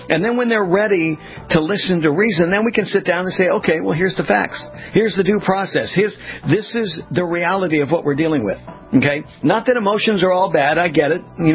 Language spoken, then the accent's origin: English; West Coast, United States; I grew up in the West Coast and near the beach and, you know, around lifeguards and that sort of thing.